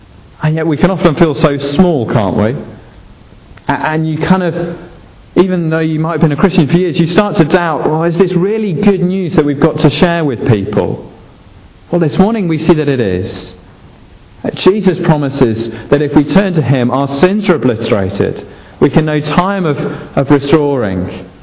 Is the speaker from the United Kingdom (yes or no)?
yes; Sheffield, Yorkshire and the Humber, United Kingdom; I grew up in Sheffield